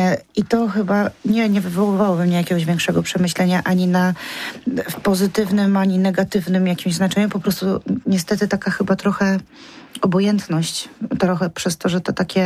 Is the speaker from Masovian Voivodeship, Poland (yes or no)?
no; Poznań, Greater Poland Voivodeship, Poland; ponieważ też jestem taką poznańską pyrą